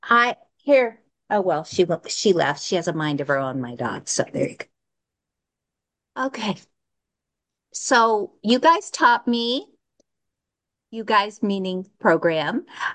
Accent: Texas, United States; I grew up in Texas. I had a little tiny mama and a great big daddy.

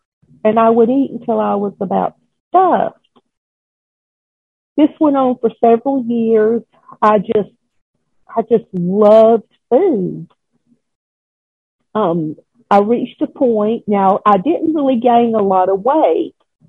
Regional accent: Georgia, United States; born there; I was born in South Georgia, in the town I live in now, although I've been other places.

